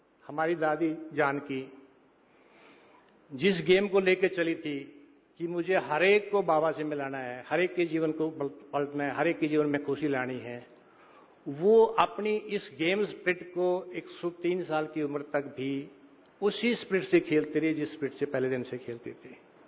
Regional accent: Haryana, India; मैं हरियाणा से आता हूं, हरियाणा सरकार ने तो बहुत ही अच्छी फैसिलिटीज दी हुई हैं।

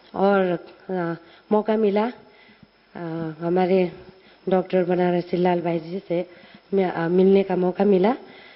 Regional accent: Nepal; मैं नेपाल से हूँ और नेपाल धरान में स्थित BP Koirala institute of health sciences में पैथोलॉजिस्ट के पोस्ट दौर से काम करती हूँ।

